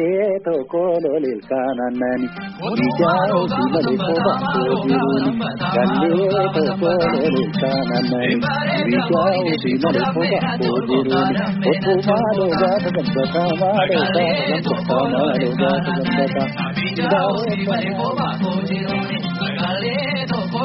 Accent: Agarfa, Oromia, Ethiopia; እኔ ተወልጄ ያደግኩት ባሌ ክፍለ ሀገር አጋርፋ ወረዳ ውስጥ ነው ተወልጄ ያደግኩት። ከዛም አልፎ የገጠር ከተሞች አሉ፣ ጋለማ ሄበ ነው የሚባል ሀገር አለ። እኔ እዛ ነው የተወለድኩት።

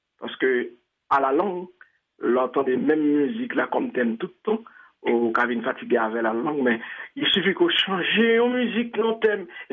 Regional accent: Haiti; C'est une fierté pour moi-même en tant qu'Haïtien.

